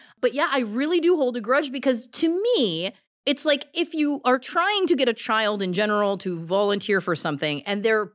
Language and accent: English; Belleville, Ontario, Canada; it was the dead of summer in Belleville, Ontario, Canada. And my mom took me to the McDonald's in my hometown